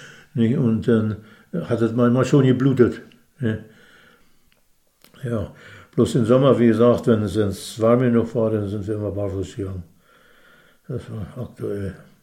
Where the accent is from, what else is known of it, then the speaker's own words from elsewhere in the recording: Buchholz, Germany; Und in Buchholz aufgewachsen, in Buchholz zur Schule gegangen